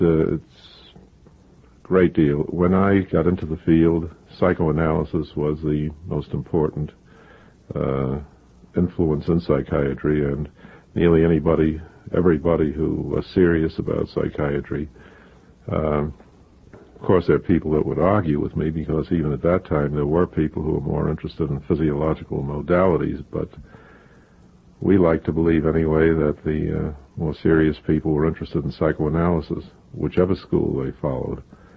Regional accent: Brooklyn, New York, United States; also born or lived in Rockaway Beach; I grew up in Brooklyn, mostly. And, lived at a great many places, I must say. Moved about a great deal. Went to 8 elementary schools.

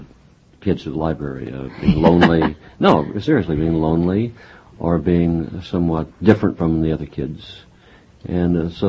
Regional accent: Wichita, Kansas, United States; Well, I came from the Midwest, and coming from a place called Wichita in Kansas, you look for other places for a career.

